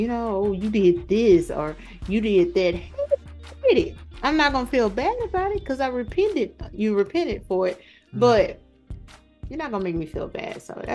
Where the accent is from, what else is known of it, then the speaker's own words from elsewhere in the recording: Georgia, United States; I'm from Georgia, but she's living in moving to California.